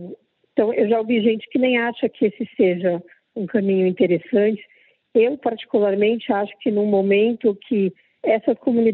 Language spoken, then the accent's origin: Portuguese; Brazil; also born or lived in Paris, France / Australia; Então, isso para uma pessoa que vinha daqui do Brasil, em que ainda era muito incipiente a valorização das artes indígenas, era uma surpresa muito boa, era um choque.